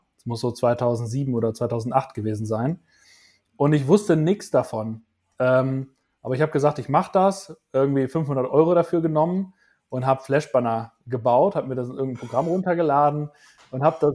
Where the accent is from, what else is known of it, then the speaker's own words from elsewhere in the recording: Münster, North Rhine-Westphalia, Germany; wo ich aufgewachsen bin in Münster